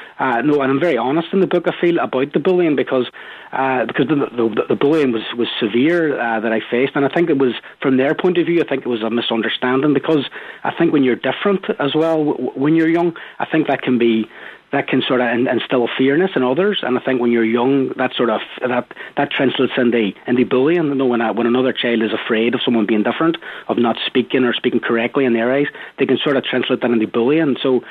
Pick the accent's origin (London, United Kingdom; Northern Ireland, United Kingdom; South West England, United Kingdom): Northern Ireland, United Kingdom; born or raised there